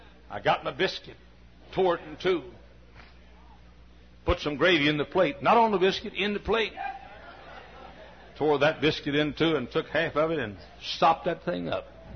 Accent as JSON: {"language": "English", "region": "the South", "country": "United States", "said": "I said, \"Why, sure, I'm a Southerner.\""}